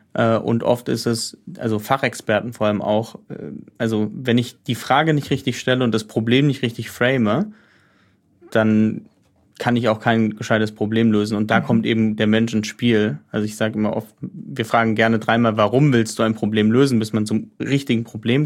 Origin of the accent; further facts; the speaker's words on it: Heidelberg, Baden-Württemberg, Germany; ich bin ursprünglich, also ich komme aus Heidelberg